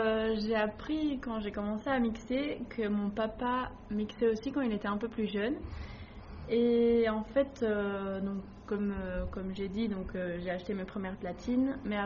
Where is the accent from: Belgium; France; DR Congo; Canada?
Belgium; Herbemont, Wallonia; J'ai 21 ans et je viens de Herbemont.